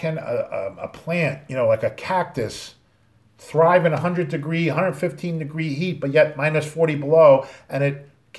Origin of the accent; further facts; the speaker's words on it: East Coast, United States; I'm from the East Coast, the same thing.